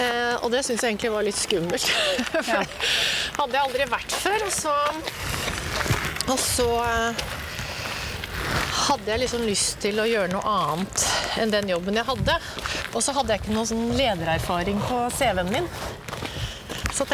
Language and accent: Norwegian; Jessheim, Akershus, Norway; moved away as an adult; also born or lived in Hamar / Nittedal / Hakkadal; Og så har jeg bodd litt sånn Nittedal og Hakkadal. Og så flyttet vi til Jessheim da jeg var 7 år og skulle begynne på skolen. Mm. Og der bodde jeg til jeg var 18-19 og flyttet hjemmefra for å studere.